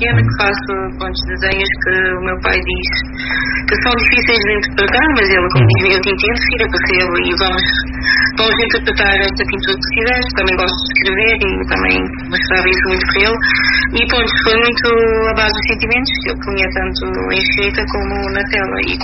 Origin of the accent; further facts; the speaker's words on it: Cape Verde; Porque eu sou cabo-verdiana e gosto muito.